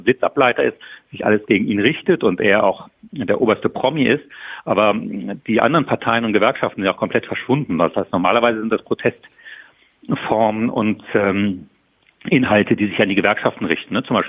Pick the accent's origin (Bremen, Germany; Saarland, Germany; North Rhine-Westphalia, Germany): Saarland, Germany; im Sauerland oder wo ich herkomme, im Saarland